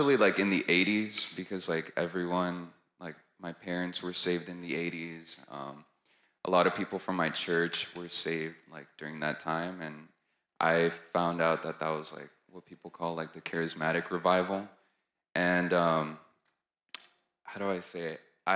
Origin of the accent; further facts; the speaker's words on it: San Diego, California, United States; I'm from San Diego, California.